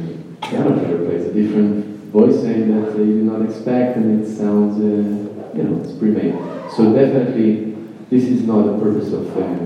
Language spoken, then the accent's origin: English; Tel Aviv, Tel Aviv District, Israel; since I grew up in Tel Aviv